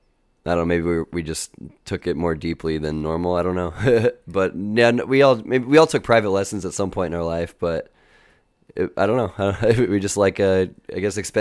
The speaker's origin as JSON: {"language": "English", "region": "Missouri", "country": "United States", "said": "I'm from Missouri, but I went to school in Indiana"}